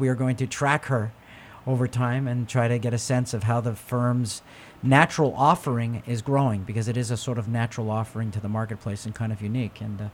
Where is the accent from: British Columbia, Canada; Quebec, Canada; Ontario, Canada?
Quebec, Canada; accent: English Quebec; Look, I've tried to lose my English Quebec accent when I first cam